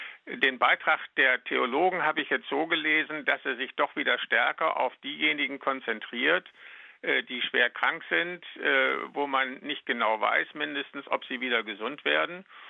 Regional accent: Saxony, Germany; born there; Ich bin kein gebürtiger Westfale, sondern gebürtiger Sachse.

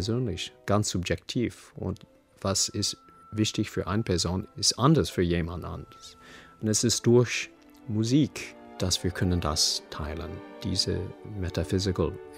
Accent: California, United States; German is a second language; Ich habe immer den Gefühl, dass ich bin Kalifornien, ich bin Amerikaner, aber irgendwo war ich nicht zu Hause.

